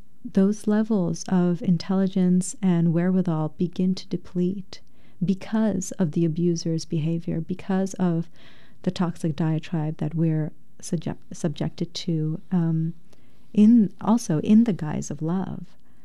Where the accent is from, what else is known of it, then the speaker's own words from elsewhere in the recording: Thailand; moved away as an adult; also born or lived in Bangladesh; now in United States; I was born in Bangladesh, then raised in Thailand, and then I moved to New York when I was 18